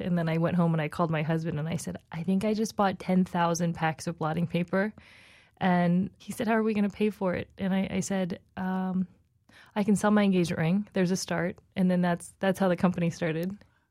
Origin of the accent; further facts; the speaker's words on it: New Jersey, United States; I'm not Japanese. I'm from New Jersey. I look Asian and I'm Taiwanese ethnically.